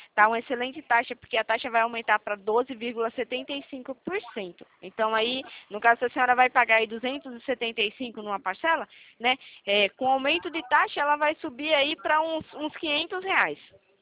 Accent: Itatiba, São Paulo, Brazil; Eu sou de Itatiba, São Paulo

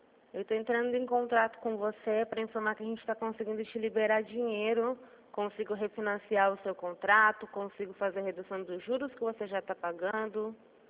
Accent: Araçatuba, São Paulo, Brazil; De Araçatuba.

